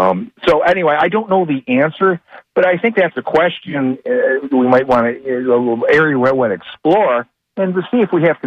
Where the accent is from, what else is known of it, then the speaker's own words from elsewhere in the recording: Tampa, Florida, United States; I'm from Tampa.